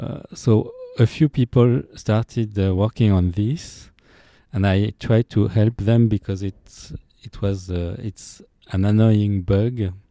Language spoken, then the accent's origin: English; Paris, Île-de-France, France; and I am from Paris, France.